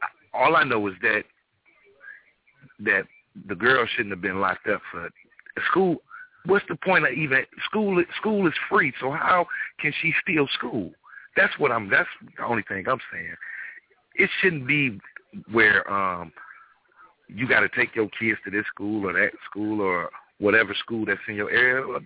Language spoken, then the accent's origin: English; Detroit, Michigan, United States; I'm listening to the topic, and I'm from Detroit, Michigan, and it's a lot of that going on here because the schools are not up to par.